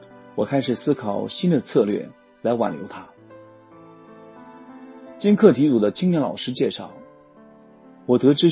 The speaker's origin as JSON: {"language": "Chinese", "country": "China", "tie": "born there", "said": "我是一名出生在中国大陆的90后，成长在这个物质丰富、经济至上的时代"}